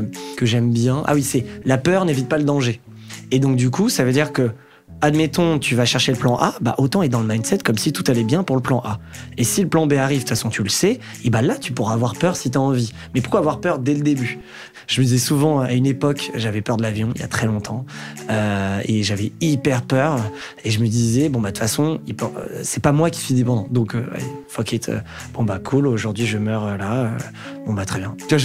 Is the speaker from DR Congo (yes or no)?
no; Saint-Cloud, Île-de-France, France; moi j'ai grandi à Saint-Cloud dans le 92. Donc, proche Paris, région parisienne, avec le métro et le train pas loin pour rentrer dans la capitale. Saint-Cloud, c'est, ça fait partie du riche 92. Donc, j'ai vécu dans un milieu, plutôt bourgeois.